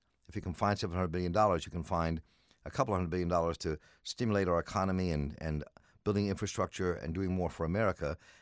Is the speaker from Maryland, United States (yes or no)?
yes; Baltimore, Maryland, United States; is a household name for many of us growing up in Baltimore.